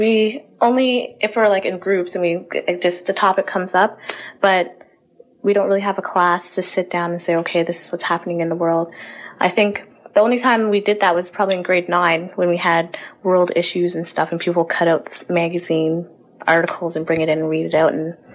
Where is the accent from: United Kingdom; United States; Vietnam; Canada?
Canada; Oshawa, Ontario; So I'm speaking to … I'm 18, and I'm from Oshawa, Ontario.